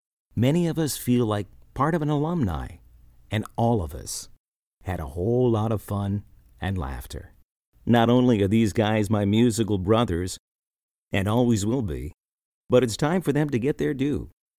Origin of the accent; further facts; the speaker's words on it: the Maritimes, Canada; You know, I grew up in the Maritimes, a place rich with stories and storytellers, and I realized everybody has a story, and we are all connected.